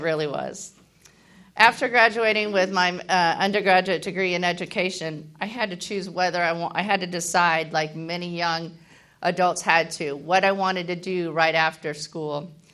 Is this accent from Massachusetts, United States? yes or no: no; California, United States; And at that time, I am originally from California